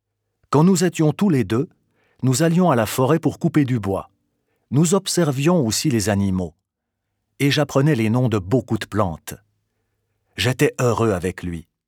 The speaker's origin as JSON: {"language": "French", "region": "Peja District", "country": "Kosovo", "tie": "born or raised there", "lives_now": "Switzerland", "said": "J'ai 30 ans et je vis depuis 13 ans en Suisse. Je suis marié et j'ai une fille. J'ai grandi près de Peia."}